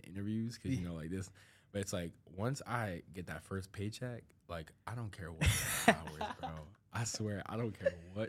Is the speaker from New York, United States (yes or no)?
no; Mount Laurel, New Jersey, United States; I'm from Mount Laurel, New Jersey, so I'm from the East Coast.